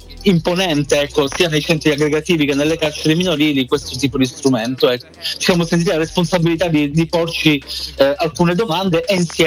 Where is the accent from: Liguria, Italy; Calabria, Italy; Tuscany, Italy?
Calabria, Italy; Io sono calabrese, insomma, quando abbiamo cominciato nei primi anni 90 eravamo veramente in pochissimi